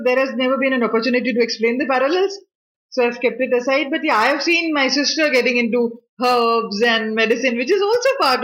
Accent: India; He was an American and I am an Indian.

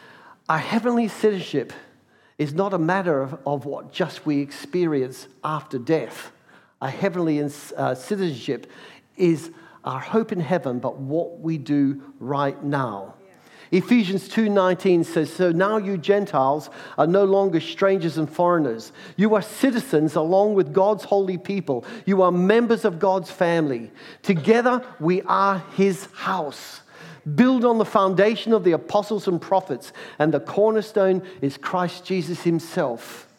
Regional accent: United Kingdom; Because I'm British, I actually didn't lose my British citizenship. I actually can hold dual citizenship.

